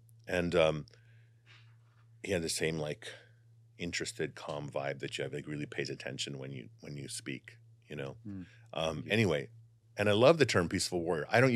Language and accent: English; Bronx, New York, United States; Like literally on my street where I grew up in the Bronx, that's where breakdancing and hip hop began in the Bronx.